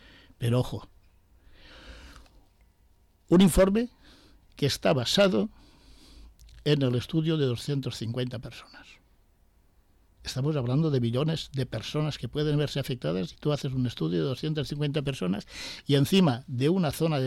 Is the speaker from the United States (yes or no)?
no; Spain; soy español